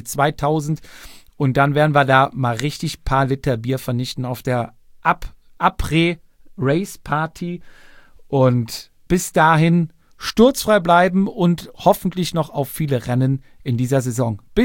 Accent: West Germany, Germany; darf ich da sagen als Wessi, schließe ich die Folge.

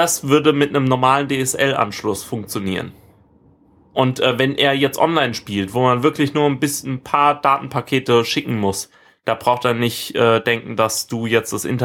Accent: Rhineland-Palatinate, Germany; dass es jetzt Freifunk Weinstraße gibt in meiner Heimat

